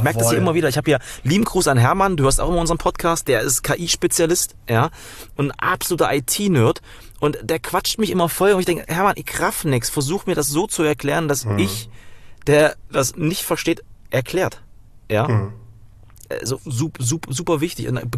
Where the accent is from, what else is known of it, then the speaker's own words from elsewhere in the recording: Thuringia, Germany; Also wenn ich ab und zu mal ein halbes Bier trinke, dann merken auch alle, ich komme aus Thüringen, dann versteht mich keiner mehr.